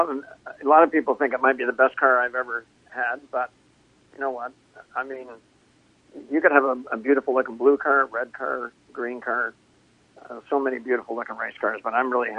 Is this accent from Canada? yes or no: yes; Ontario, Canada; also born or lived in Nova Scotia; I'm actually from Nova Scotia and was raised in Ontario.